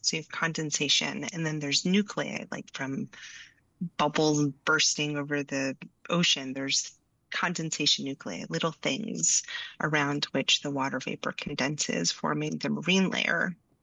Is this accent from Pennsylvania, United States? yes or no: yes; Philadelphia, Pennsylvania, United States; Yeah, I was actually born and raised in Philadelphia.